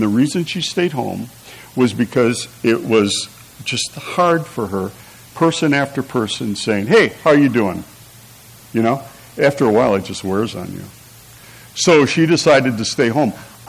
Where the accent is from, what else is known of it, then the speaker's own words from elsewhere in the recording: Milwaukee, Wisconsin, United States; I grew up in Milwaukee where we are trained to have bad mouths.